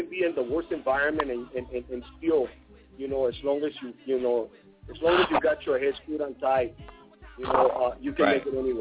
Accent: Oceanside, California, United States; now in Tijuana, Mexico; I'm from Oceanside, California. I was born here in Tijuana, Mexico, deported right now, here in Tijuana right now.

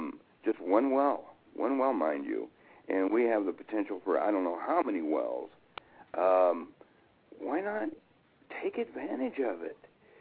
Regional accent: California, United States; born there; I was born down in Southern California, yes.

